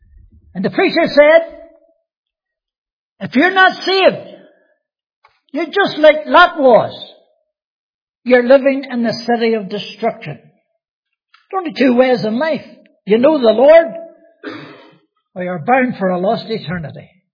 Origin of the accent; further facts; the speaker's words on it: Belfast, Northern Ireland, United Kingdom; So I was raised in Belfast from 4 years of age. Look up the Shankill. You ever heard of it? It's a great place.